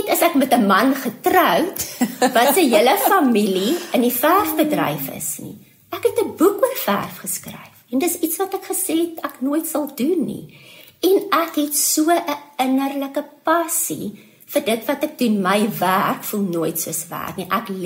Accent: Orkney, North West, South Africa; So ons het groot geword in Orkney. En ek en my boetie het in die oggende skool toe gestap.

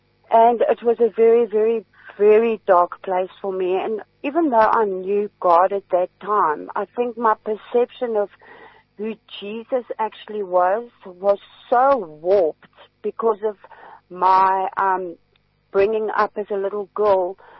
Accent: Johannesburg, Gauteng, South Africa; I actually was born in Johannesburg, and I grew up in actually in Hillbrow, but this is way back in the 80s.

